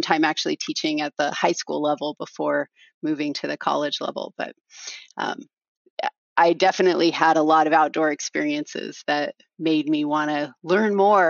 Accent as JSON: {"language": "English", "region": "Oregon", "country": "United States", "tie": "born or raised there", "said": "Oh man, I grew up in Southern Oregon, east of the Cascades. So I was kind of in a rural community."}